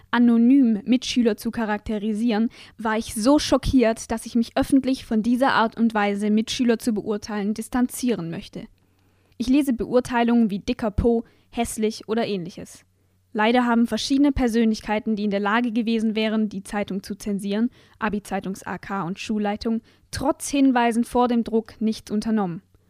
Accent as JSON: {"language": "German", "country": "Switzerland", "said": "Als ich als Schweizer auf meiner Fahrradtour durch Baden-Württemberg in Tübingen Halt machte"}